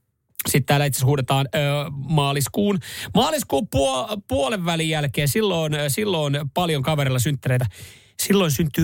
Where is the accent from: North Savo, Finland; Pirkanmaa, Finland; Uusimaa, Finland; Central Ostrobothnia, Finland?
North Savo, Finland; Kuopio; born there; mä oon syntynyt Kuopiossa